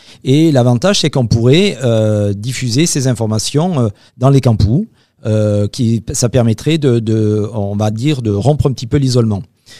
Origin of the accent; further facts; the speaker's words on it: Mont-de-Marsan, Nouvelle-Aquitaine, France; je viens de l'Académie de Bordeaux, donc plus précisément Mont-de-Marsan, donc dans le sud-ouest.